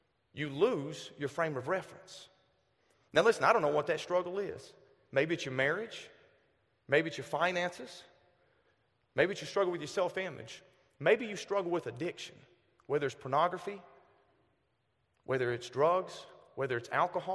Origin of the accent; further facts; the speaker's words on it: the South, United States; I am born and raised in the South. This isn't a fake accent. This is what you get 24/7.